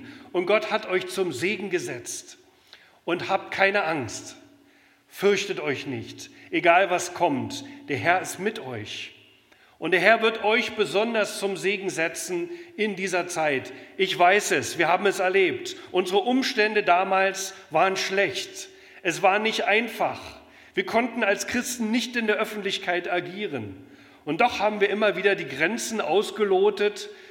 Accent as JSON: {"language": "German", "region": "East Germany", "country": "Germany", "said": "Ich komme aus Ostdeutschland. Ich schäme mich nicht zu sagen, ich bin ein Ossi, weil in Ostdeutschland habe ich so tolle Wunder mit Gott erlebt"}